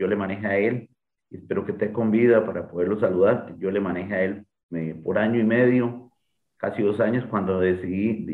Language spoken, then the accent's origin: Spanish; Golfito, Puntarenas, Costa Rica; y ahí nací yo, orgullosamente, y ahora me crié en Luclaro de Golfito, entre Luclaro y Paso Canoas.